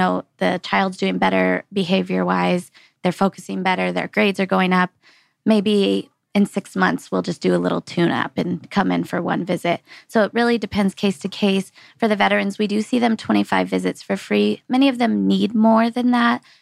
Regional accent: San Diego, California, United States; So just this year, we opened a second location in San Diego where I'm from, my hometown.

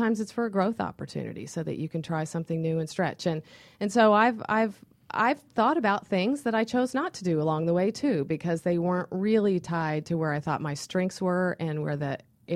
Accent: Missouri, United States; And I told you I grew up in Missouri, right?

